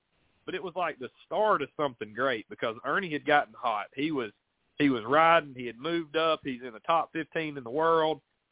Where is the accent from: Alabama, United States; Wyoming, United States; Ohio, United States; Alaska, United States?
Alabama, United States; Muscle Shoals; And we said, Muscle Shoals.